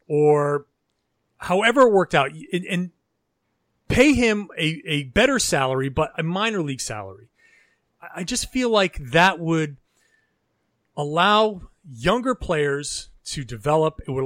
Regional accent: Pawtucket, Rhode Island, United States; I grew up in Pawtucket, Rhode Island.

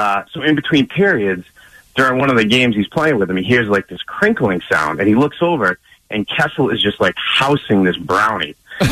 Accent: Rhode Island, United States; I'm from Rhode Island, right?

